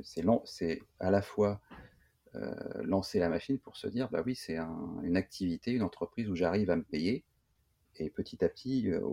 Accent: Montreuil, Île-de-France, France; parce que Christine et moi, on est de Montreuil, on connaissait Montreuil

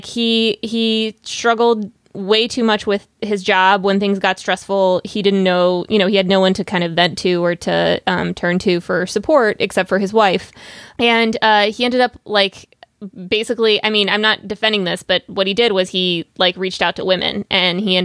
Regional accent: Saint Petersburg, Russia; It was, we're not from Ukraine. We're from St. Petersburg.

